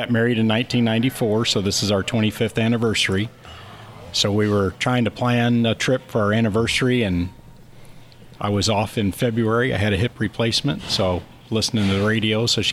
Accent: St. Louis, Missouri, United States; moved away as an adult; now in Springfield, United States; Originally from St. Louis.

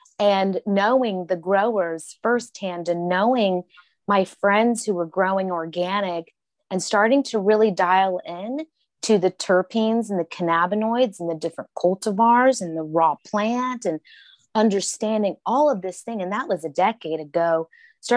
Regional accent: Oklahoma, United States; now in California, United States; I'm from Oklahoma originally, native indigenous peoples, from my father from Mexico, my mother from Oklahoma

